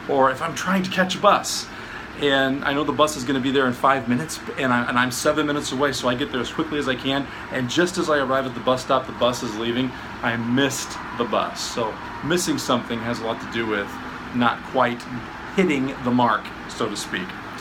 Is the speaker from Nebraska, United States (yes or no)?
yes; Omaha, Nebraska, United States; There are very few buildings left in my hometown of Omaha that date back to the 19th century.